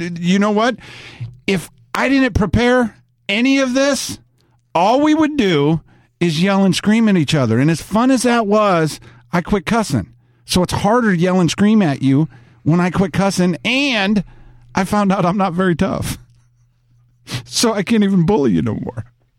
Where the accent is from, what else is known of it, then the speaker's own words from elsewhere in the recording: Kankakee, Illinois, United States; Man, we're going to do a show in my hometown April 1st, Kankakee, Illinois.